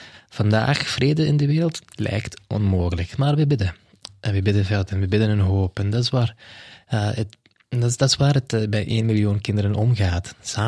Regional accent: Scotland, United Kingdom; ik ben oorspronkelijk uit Schotland en ik heb Ierse grootouders.

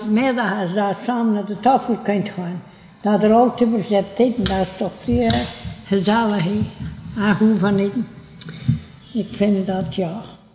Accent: Oost-Rozebeke, Flanders, Belgium; Ik ben van Oost-Rozebeke. Roosbeke. Maar ik ben vandoor de Montreham gewoond, getrouwd. En ben hier in Dantreham gekomen.

